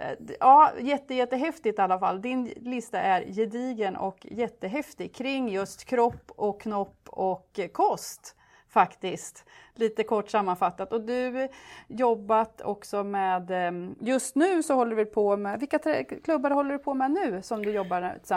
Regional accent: Örebro, Örebro County, Sweden; Att du hade gått GH här i Örebro, i min hemstad.

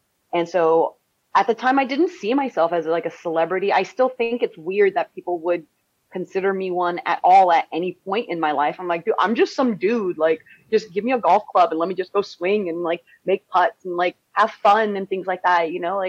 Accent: California, United States; back in the day, I mean, growing up in California, you've got, you know, the beautiful beaches of California.

